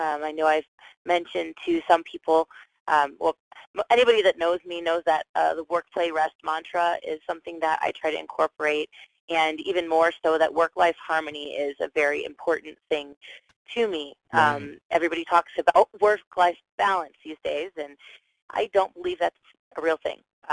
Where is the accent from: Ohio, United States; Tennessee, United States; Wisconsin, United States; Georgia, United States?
Georgia, United States; Atlanta; We met on an airplane going from Denver to Atlanta because I'm actually originally from Atlanta.